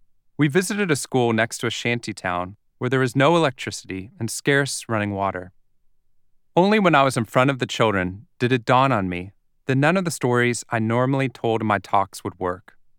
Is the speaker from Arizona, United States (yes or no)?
no; Waco, Texas, United States; I was raised in Waco, Texas, and never really expected to leave.